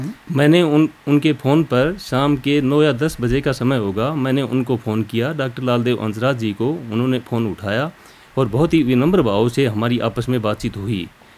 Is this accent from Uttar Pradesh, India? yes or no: no; Haryana, India; मैं हरियाणा प्रांत का रहने वाला हूँ